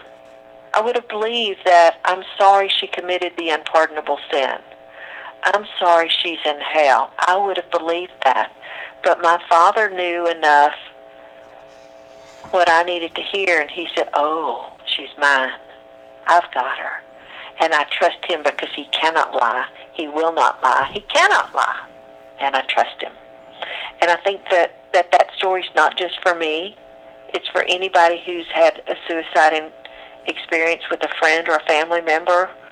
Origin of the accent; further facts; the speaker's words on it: Texas, United States; I'm native Texan, so there you go.